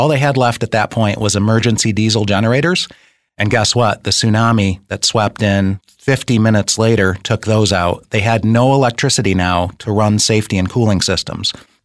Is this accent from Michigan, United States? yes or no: yes; Michigan, United States; I'm from Michigan, and I had no idea we had constrictors in Michigan.